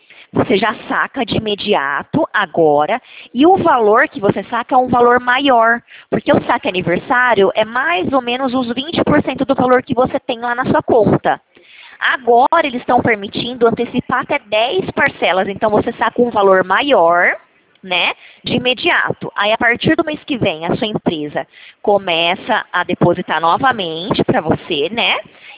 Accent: São Paulo, Brazil; eu não sou de Minas Gerais, né? Eu sou do interior de São Paulo.

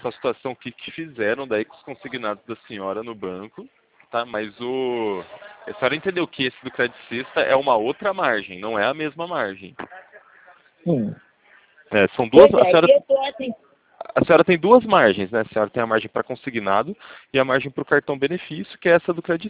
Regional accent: São Paulo, Brazil; eu sou de São Paulo, eu sou do interior de São Paulo.

